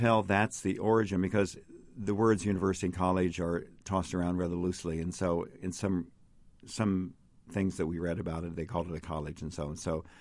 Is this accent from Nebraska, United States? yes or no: no; Portland, Indiana, United States; I can't remember if it was in Indianapolis or it was in my hometown of Portland up in Jay County